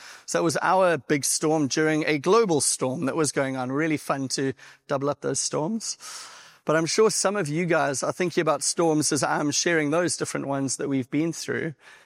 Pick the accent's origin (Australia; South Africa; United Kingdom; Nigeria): South Africa; Durban, KwaZulu-Natal; now in San Diego, United States; I'm actually from South Africa on the East Coast, a little city called Durban. It's a city of about 3.5 million people.